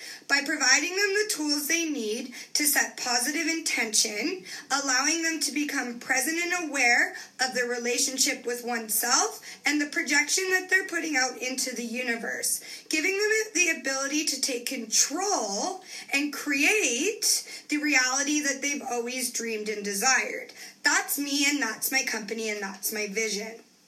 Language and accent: English; Calgary, Alberta, Canada; I'm from Calgary, Alberta